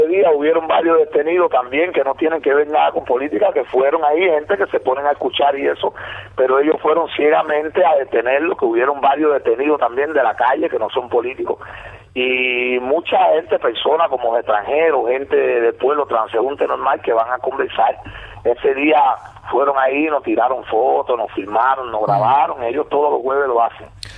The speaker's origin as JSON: {"language": "Spanish", "region": "Santiago de Cuba", "country": "Cuba", "lives_now": "Havana, Cuba", "said": "Yo soy santiaguero. Yo me mudé para acá, para La Habana, compré aquí una casa y eso."}